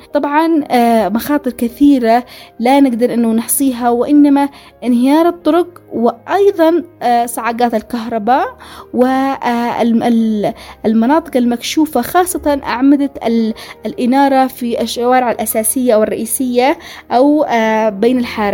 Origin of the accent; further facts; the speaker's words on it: Yemen; طبيعة بلدنا اليمن وخاصة المهرة وديانها الفسيحة